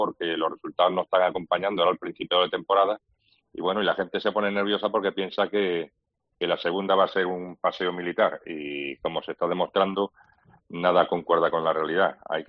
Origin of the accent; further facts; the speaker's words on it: Region of Murcia, Spain; born there; now in El Puerto de Santa María, Spain; yo me vine para el puerto de Santa María muy joven